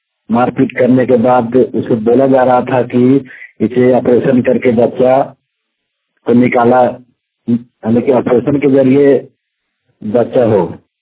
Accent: Sarjama, India; मैं सरजामा प्रखंड से हूँ

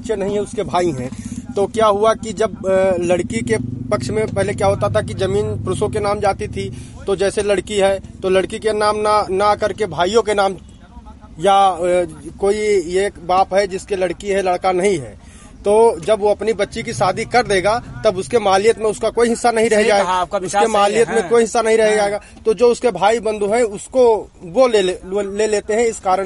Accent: Vijayasarganj, Uttar Pradesh, India; विजयसरगंज

